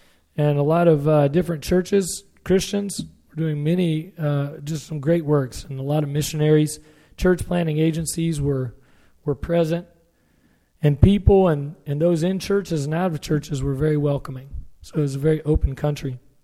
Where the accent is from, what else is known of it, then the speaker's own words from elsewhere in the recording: Maryville, Tennessee, United States; Originally, I'm from East Tennessee, a little town called Maryville. I'm a Tennessee grad.